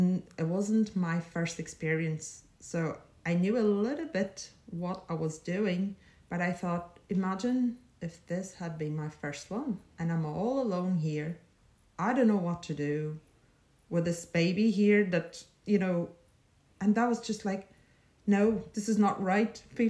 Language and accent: English; Madeira, Portugal; now in Northern Ireland, United Kingdom; because I'm originally from Portugal, beautiful island as well, called Madeira.